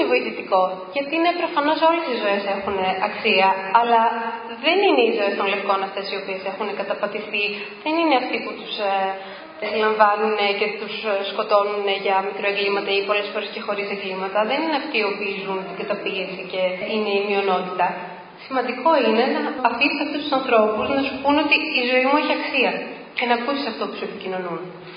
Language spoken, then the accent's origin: Greek; Greece; Για παράδειγμα, εγώ είμαι Ελληνίδα και ζω στην Ελλάδα.